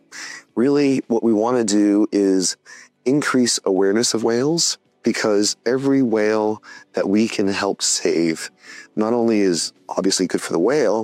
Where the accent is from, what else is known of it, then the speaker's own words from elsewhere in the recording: New England, United States; I come from New England, which is the home of the North Atlantic right whales